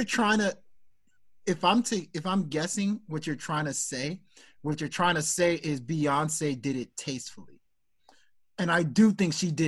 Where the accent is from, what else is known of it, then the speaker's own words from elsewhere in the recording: Nigeria; And it's a little, as a Nigerian, it is a little insulting that now people want to care about African culture when she highlights it.